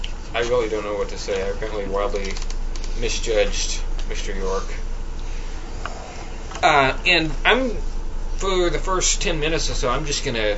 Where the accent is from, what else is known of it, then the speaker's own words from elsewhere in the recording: United Kingdom; I am a centurion, I am a gentleman, and I am a Brit.